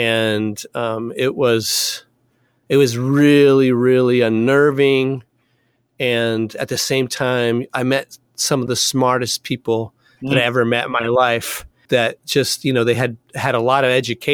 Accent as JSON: {"language": "English", "country": "United States", "said": "Just because I have white skin and I'm from America is really odd."}